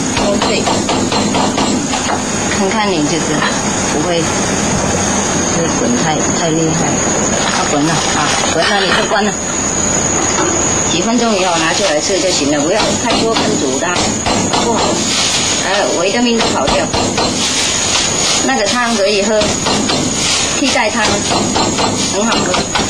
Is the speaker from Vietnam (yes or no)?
yes; Vietnam; 还记得啊，我们越南人就叫豆腐皮